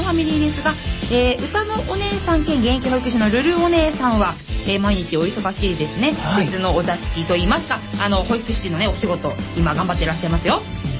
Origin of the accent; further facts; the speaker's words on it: Kawasaki, Kanagawa, Japan; 本日のメインパーソナリティは川崎生まれ川崎育ち、自称夢見ヶ崎動物公園専属アイドル、 … のリーダー、おしゃべり担当の